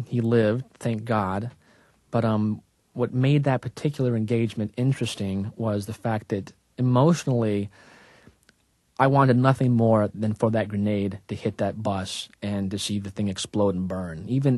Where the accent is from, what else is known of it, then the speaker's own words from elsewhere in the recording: Utah, United States; I was raised in Utah as a Mormon.